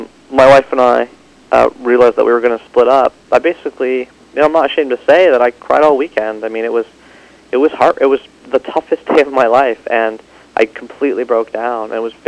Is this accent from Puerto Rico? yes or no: no; Ontario, Canada; I grew up just outside of Toronto, in about an hour east, and, you know, for me, I sort of think that because my parents were immigrants to Canada and they came over in the late 60s